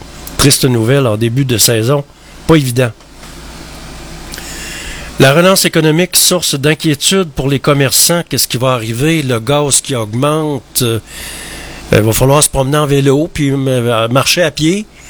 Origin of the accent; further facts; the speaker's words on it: Quebec, Canada; Faut continuer à demeurer maître chez nous au Québec.